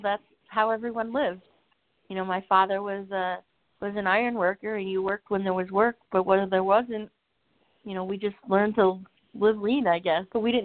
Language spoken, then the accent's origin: English; Cattaraugus Reservation, New York, United States; You know, I grew up on the Cattaraugus Reservation. It's about an hour south of Buffalo, New York.